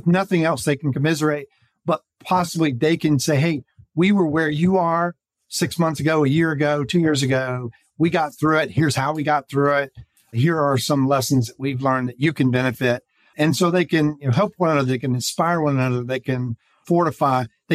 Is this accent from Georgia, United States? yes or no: yes; Oxford, Georgia, United States; But I grew up in Oxford, and my wife and I moved back here when we were starting our family in 1995.